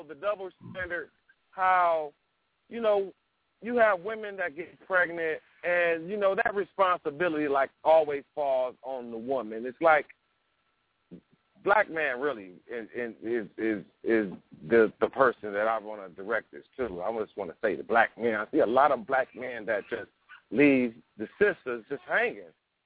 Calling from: Milwaukee, Wisconsin, United States; And, you know, I'm calling in from Milwaukee, Wisconsin.

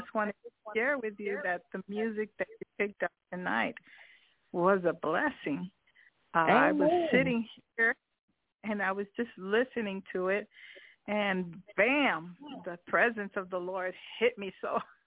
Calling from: Texas, United States; from Texas.

